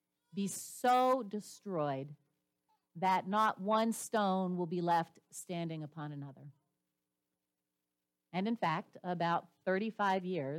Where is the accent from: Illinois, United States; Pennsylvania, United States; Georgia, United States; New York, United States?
Pennsylvania, United States; And growing up in Pennsylvania, that hit home with me.